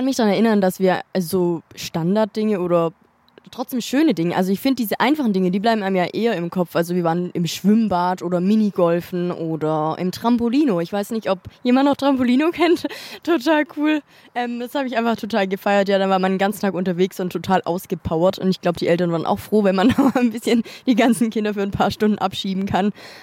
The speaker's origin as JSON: {"language": "German", "region": "Baden-Württemberg", "country": "Germany", "said": "Ich komme aus der Nähe von Stuttgart."}